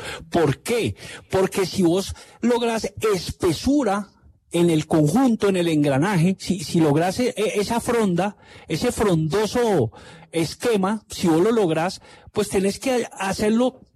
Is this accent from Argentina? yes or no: no; Colombia; cómo somos los colombianos? Los colombianos damos muchos rodeos